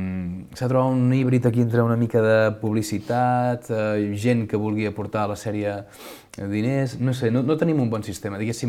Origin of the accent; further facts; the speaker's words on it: Catalonia, Spain; A més, com que som catalans